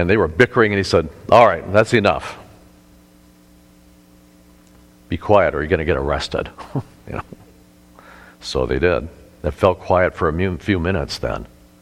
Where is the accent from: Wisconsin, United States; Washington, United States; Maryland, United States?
Wisconsin, United States; Eau Claire; even in Eau Claire, Wisconsin, my hometown.